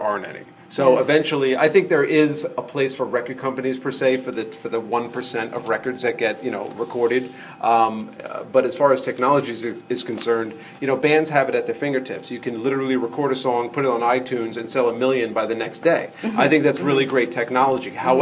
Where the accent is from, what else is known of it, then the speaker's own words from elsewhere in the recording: Las Vegas, Nevada, United States; last night we were in Las Vegas, my hometown.